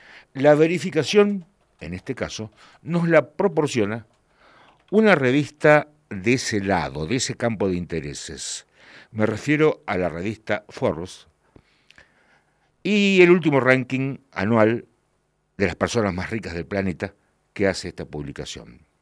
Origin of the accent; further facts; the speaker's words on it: Argentina; Tengo todo esto porque soy argentino.